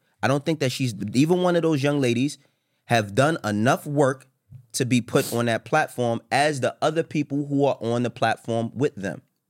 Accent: New York City, New York, United States; Guess what? I'm from New York. Just because I don't live in New York, you think I don't know what's going on in New York?

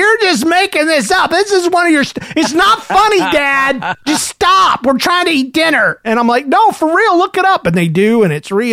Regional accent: Indiana, United States; Did I tell you, I'm from Indiana, and the bees are bad to the bone, but not to me.

